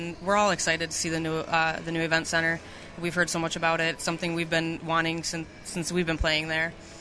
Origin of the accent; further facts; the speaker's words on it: Detroit, Michigan, United States; I mean, for me, living so far away from everyone else, I'm from the Detroit area.